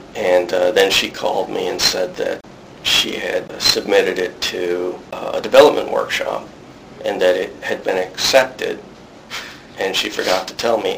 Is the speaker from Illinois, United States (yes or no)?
yes; Chicago, Illinois, United States; And I got 59 rejections and an acceptance from Steppenwolf.